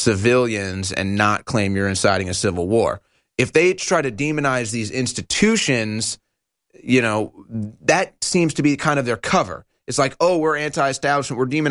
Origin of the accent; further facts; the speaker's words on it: United States; I'm just so embarrassed by all of this as an American.